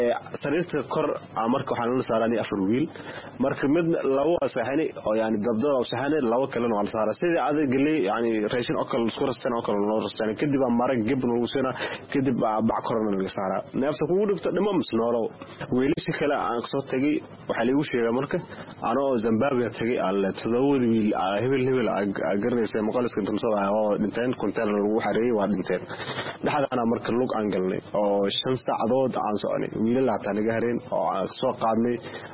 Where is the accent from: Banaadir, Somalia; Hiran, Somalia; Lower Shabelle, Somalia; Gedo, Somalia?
Banaadir, Somalia; Mogadishu; now in Dadaab, Kenya; waxaan ka imaaday ee Soomaaliya khaasatan Hamar